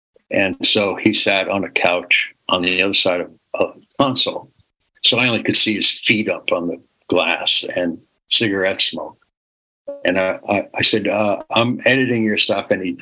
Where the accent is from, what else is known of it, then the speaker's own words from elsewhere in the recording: New York City, New York, United States; And I said, I'm born and raised in New York City.